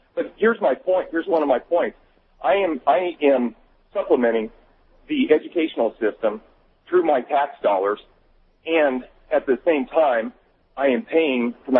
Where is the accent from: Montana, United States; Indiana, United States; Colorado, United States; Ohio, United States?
Colorado, United States; Boulder; moved away as an adult; My wife and I both grew up here. Our parents paid taxes all these years while we were growing up in Boulder and Arvada, respectively.